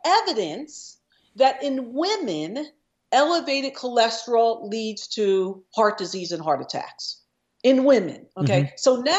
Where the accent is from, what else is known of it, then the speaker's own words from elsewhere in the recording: New Jersey, United States; also born or lived in Philadelphia, United States; Well, I was born in Philadelphia. I grew up in South Jersey.